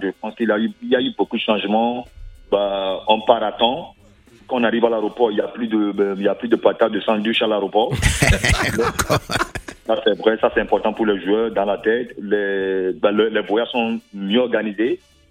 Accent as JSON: {"language": "French", "country": "Togo", "said": "je suis du Togo, le Bénin c'est à côté"}